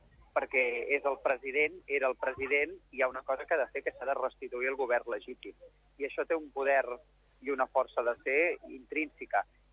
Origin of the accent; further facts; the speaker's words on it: La Garriga, Catalonia, Spain; malgrat això que sóc de la Garriga